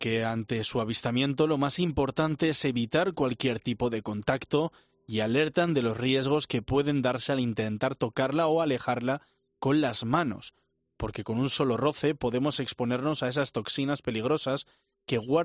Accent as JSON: {"language": "Spanish", "town": "Bilbao", "region": "Basque Country", "country": "Spain", "tie": "born or raised there", "said": "Por ejemplo, en mi tierra, en Bilbao, este verano se han producido varios avistamientos"}